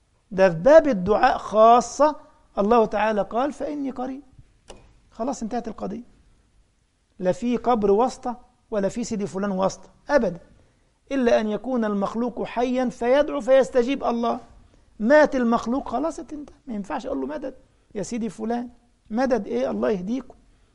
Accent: Egypt; اسمه ايه معرفش اسمه ايه عندنا في مصر، المداح ده اللي معظم كلامه شرك.

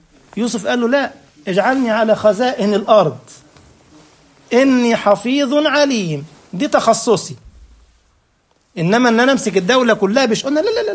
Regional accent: Egypt; والله كنت اعرف احدهم عندنا في مصر

